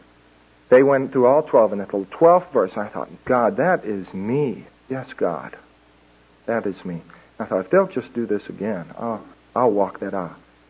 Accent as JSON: {"language": "English", "town": "Paducah", "region": "Kentucky", "country": "United States", "tie": "born there", "said": "I was born in Paducah, Kentucky."}